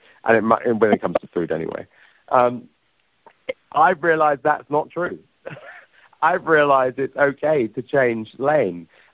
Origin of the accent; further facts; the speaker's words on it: United Kingdom; I'm British and I live in London